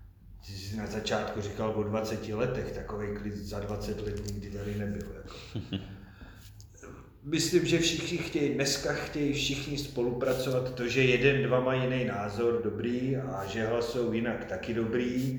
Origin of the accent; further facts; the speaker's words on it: Roudnice nad Labem, Ústí nad Labem Region, Czechia; Takže si myslím, že to jako hrdost roubničáků, že jsem já z Roubnice, pomalu vymizí.